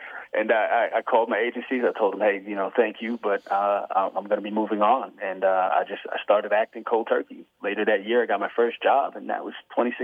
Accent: New York, United States; So I grew up, I'm from Long Island, New York.

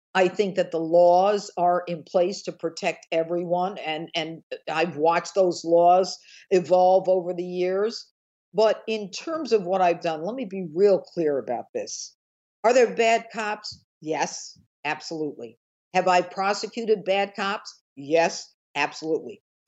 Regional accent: Elmira, New York, United States; Actually, I'm from Elmira.

